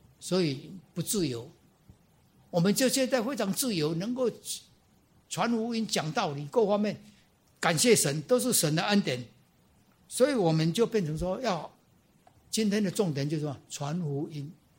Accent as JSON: {"language": "Chinese", "country": "Taiwan", "said": "因为他们两边不合，那我是台湾的，万一他知道说他接待台湾的，他也麻烦。"}